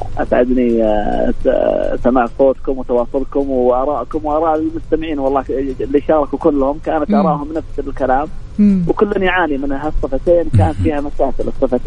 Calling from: Najran, Najran Province, Saudi Arabia; أنا أكلمكم من نجران.

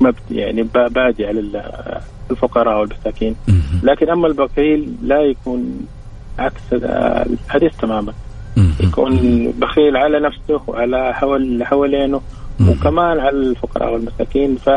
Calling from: Mecca, Makkah Province, Saudi Arabia

